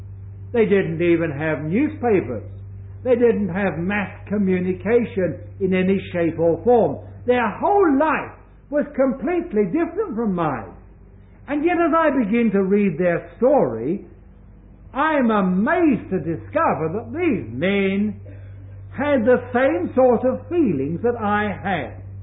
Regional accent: England, United Kingdom; also born or lived in Hong Kong; now in Australia; I have spent some considerable amount of my time in Hong Kong. I was born and brought up in England. I have spent some 6 years or more now in Australia. I have spent shorter periods of time in New Zealand and some other countries.

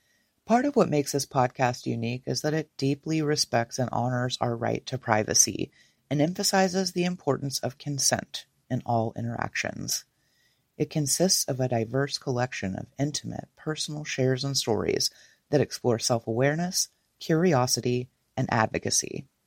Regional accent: Kentucky, United States; It's no secret that I'm originally from Kentucky. So we were neighbors, I guess, growing up and didn't know it.

